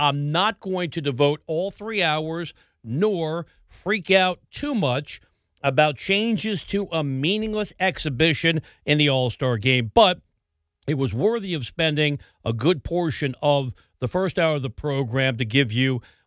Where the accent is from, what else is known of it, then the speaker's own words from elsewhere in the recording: East Coast, United States; because I'm from the East Coast